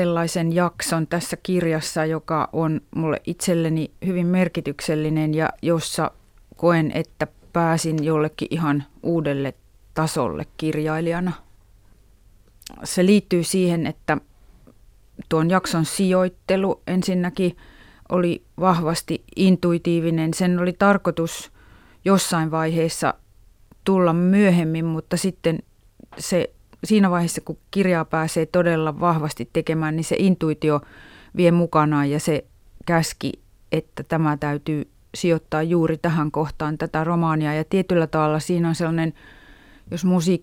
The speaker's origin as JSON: {"language": "Finnish", "town": "Kuopio", "region": "North Savo", "country": "Finland", "tie": "born or raised there", "said": "Vieläkin kun mä käyn vaikkapa entisessä kotikaupungissani Kuopiossa, niin aina muistan sen."}